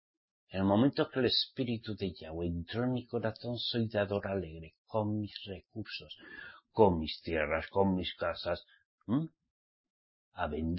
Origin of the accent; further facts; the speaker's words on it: Spain; Soy español. Al menos mi papá y mi mamá me parieron en España.